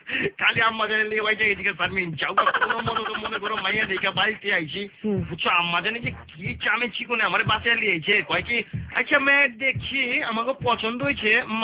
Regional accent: Dhaka, Dhaka Division, Bangladesh; আমরাও ঢাকাইয়া

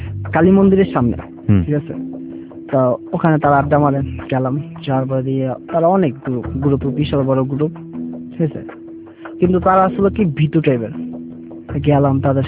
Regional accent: Narayanganj, Dhaka Division, Bangladesh; আমার বাড়ি তো নারায়ণগঞ্জ নারায়ণগঞ্জের থেকে আমি এখানে আসছি

